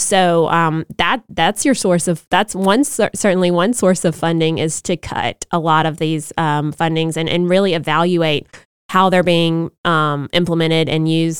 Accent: Alabama, United States; And so I'm from Monroe County. We used to have Vanity Fair, a booming textile industry throughout Southwest Alabama, and NAFTA killed that.

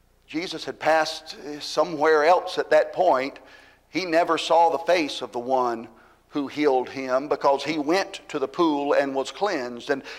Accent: Georgia, United States; also born or lived in Albuquerque; Whether it was the sunrise where I grew up in Georgia, the sunrise where I live now in Tennessee, just peeking through and over the trees as the sun is coming up in the sky in the morning.

